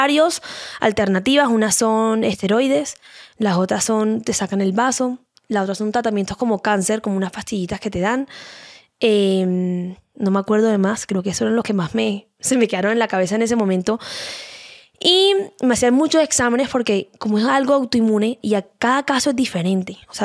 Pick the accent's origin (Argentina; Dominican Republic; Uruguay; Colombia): Colombia; Cartagena, Bolívar; now in Miami, United States; yo estoy viviendo en Miami, yo soy de Cartagena